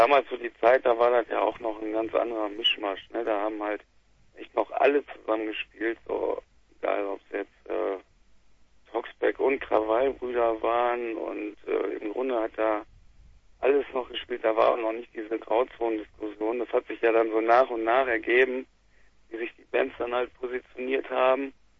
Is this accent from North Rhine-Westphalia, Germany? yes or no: yes; Düsseldorf, North Rhine-Westphalia, Germany; Also ich bin aus Düsseldorf, das zählt ja schon zum Rheinland